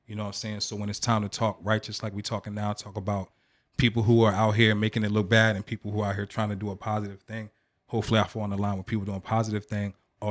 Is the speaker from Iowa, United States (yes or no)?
no; Washington, District of Columbia, United States; born there; my people are from the DMV. I was born in Washington, D.C., but my mom was in the military, so I traveled around.